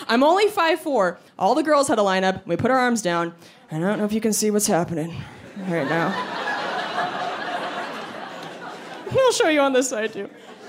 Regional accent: Washington, United States; So I'm from Washington State originally, and they just passed this new legislation

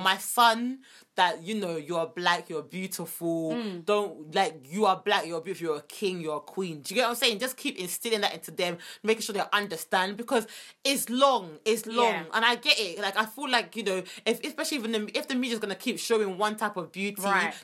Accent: Jamaica; we're black, we're Jamaican, we're proud to be black.

